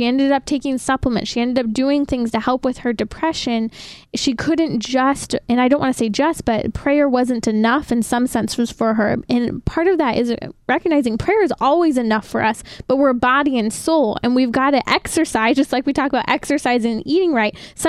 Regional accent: Lake Arrowhead, California, United States; he really saw that lived out in the community where I grew up in Lake Arrowhead.

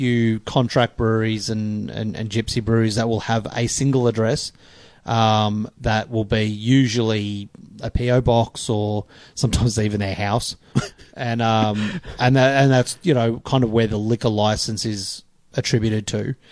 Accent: Geelong, Victoria, Australia; We're from Geelong.

